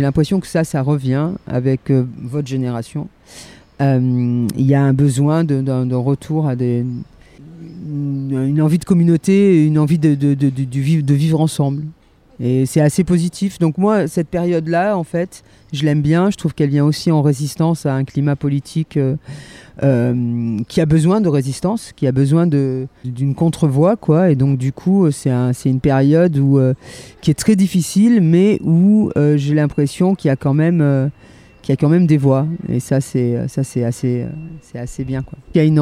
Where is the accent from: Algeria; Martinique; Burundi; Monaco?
Monaco; born there; la ville dans laquelle j'étais né, puisque je suis né à Monaco, donc c'était quand même très hétéronormé, très bourge